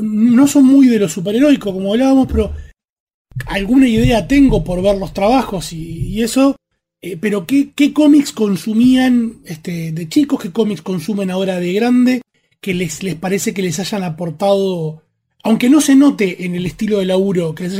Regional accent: Uruguay; Mi familia le tocó vivir en Buenos Aires en la década del 70, a pesar de que somos uruguayos.

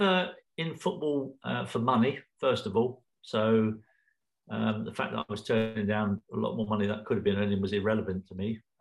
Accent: Guernsey; as an 8-year-old kid growing up in Guernsey, where no footballer had ever played for England

